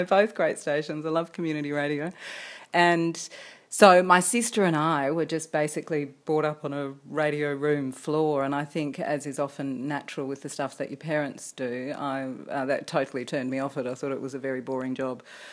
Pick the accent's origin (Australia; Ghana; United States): Australia; Bunbury, Western Australia; born there; I was born in Bunbury, and Mum brought me here when I was about 8.